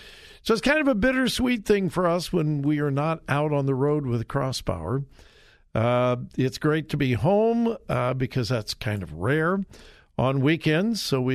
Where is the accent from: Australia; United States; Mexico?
United States; California; Hey, I grew up in Southern California. No one thought about a school shooting.